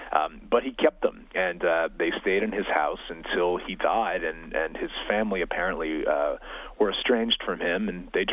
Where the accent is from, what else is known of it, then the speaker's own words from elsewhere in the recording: Louisville, Kentucky, United States; until we discovered these records in my hometown of Louisville, Kentucky